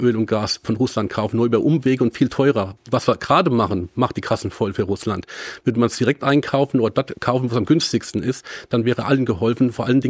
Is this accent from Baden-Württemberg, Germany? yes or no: no; Rhineland-Palatinate, Germany; Ich komme aus dem Land, aus dem Kreis Kaiserslautern. Da kann man nicht so einfach vielleicht wie in Mainz auf den ÖPNV umsteigen.